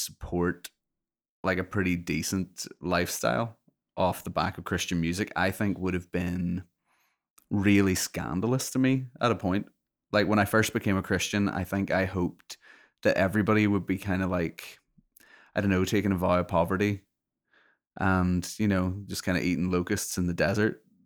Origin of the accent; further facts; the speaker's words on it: Northern Ireland, United Kingdom; Growing up in Northern Ireland, that was always the way it was.